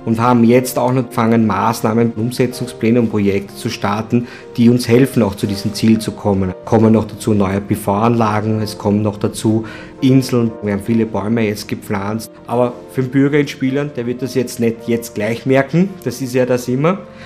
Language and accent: German; Vienna, Austria; ich komme aus Wien, ich bin ein gebürtiger Simmeringer und bei uns war das so, wir hatten Plattenbau, wir hatten Betonbau in unseren ganzen Umgebungen.